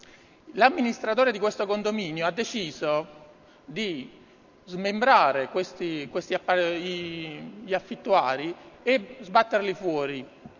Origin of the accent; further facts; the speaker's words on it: Naples, Campania, Italy; now in Novara, Italy; sono napoletano e me ne vanto.